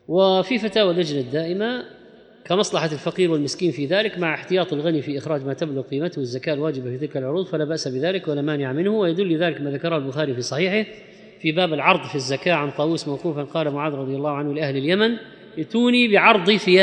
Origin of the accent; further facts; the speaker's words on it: Syria; ما عندنا في الشام الآن من يبيعنا،